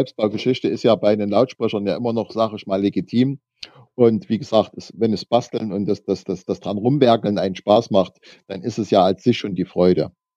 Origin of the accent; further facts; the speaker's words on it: Meerane, Saxony, Germany; wenn jemand fragt, wo ich herkomme, also ich sitze in der Nähe von Chemnitz, Zwickau, direkt an der A4 und vielleicht kennen Sie Merane als Radfahrer